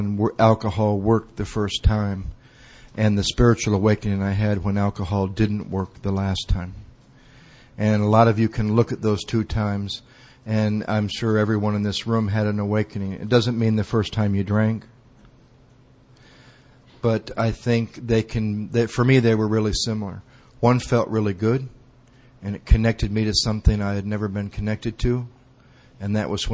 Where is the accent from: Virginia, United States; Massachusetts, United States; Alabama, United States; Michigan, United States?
Michigan, United States; Battle Creek; I grew up in Battle Creek, Michigan, which is halfway between Detroit and Chicago